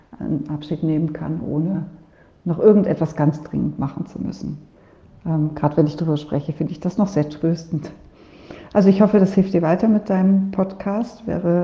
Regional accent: Germany; moved away as an adult; now in Solothurn, Switzerland; Ich bin 62 Jahre alt. Ich wohne in Solothurn. Und ursprünglich, wie man unschwer hört, komme ich aus Deutschland, bin aber 25 Jahre jetzt schon in der Schweiz.

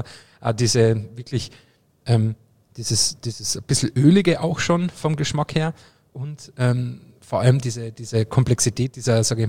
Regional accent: Obervellach, Carinthia, Austria; mein Heimatort Oberfellach im Mölltal ist ja Partnergemeinde der Stadt, genau, Freising

